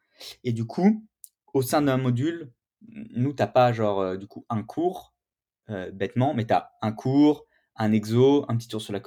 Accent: Bourgogne-Franche-Comté, France; moi je viens du fin fond de la Bourgogne

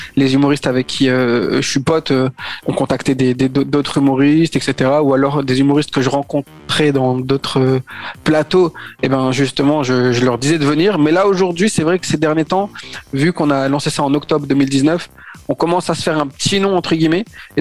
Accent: Lille, Hauts-de-France, France; J'ai grandi à Lille, dans le vieux Lille, pour ceux qui connaissent un peu cette ville.

